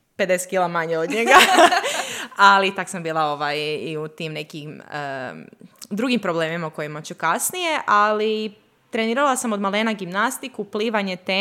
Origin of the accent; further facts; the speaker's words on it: Osijek, Osijek-Baranja County, Croatia; I inače sam iz Osijeka, za vas koji možete to primijetiti još u mom naglasku, hvala vam jer me svi napadaju kako sam izgubila taj naglasak